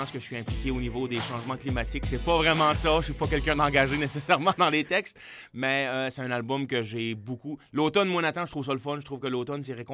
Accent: Quebec, Canada; je suis un gars originaire de la Gaspésie

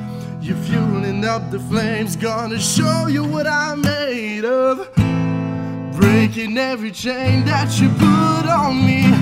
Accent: Alma, Quebec, Canada; Je viens d'Almont, Lac-Saint-Jean.

